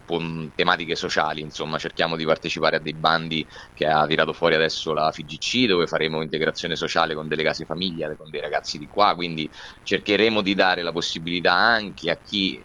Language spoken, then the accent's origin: Italian; Narni, Umbria, Italy; Visto che noi siamo di Narni, vorremmo cercare di fare la stessa cosa con i giocatori di Narni, soprattutto.